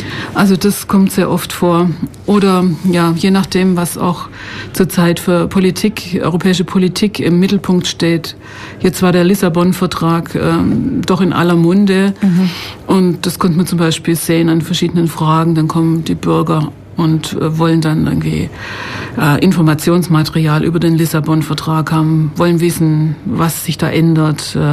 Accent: Esslingen, Baden-Württemberg, Germany; also born or lived in Stuttgart; now in Ulm, Germany; Nein, ich bin in Stuttgart geboren und bin in Esslingen aufgewachsen und bin jetzt allerdings, wohne seit 20 Jahren hier in Ulm.

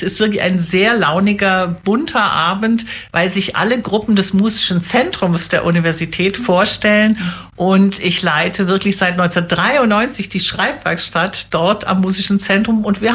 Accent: Rhineland, Germany; born there; moved away as an adult; now in Ulm, Germany; Ich bin im Rheinland geboren. Ich bin 66 Jahre alt und bin 1988 nach Ulm gekommen

